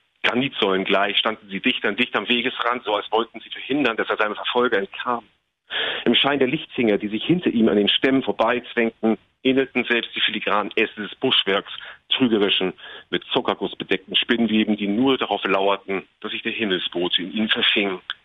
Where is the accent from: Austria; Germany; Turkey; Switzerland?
Germany; Northern Germany; für mich als Norddeutscher